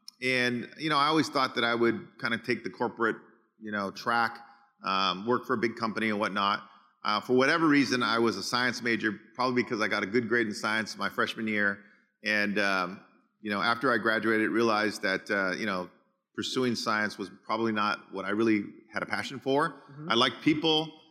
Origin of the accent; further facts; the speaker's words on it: Los Angeles, California, United States; I was born in East LA, and I went to Montebello High School, which is just outside of LA, Southeast LA.